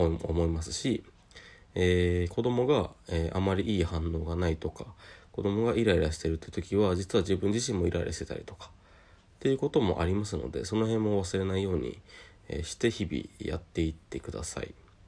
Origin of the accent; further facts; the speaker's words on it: Yamanashi, Japan; 公園の、地元山梨だったりとか、被災地の勤務した岩手県だったりとか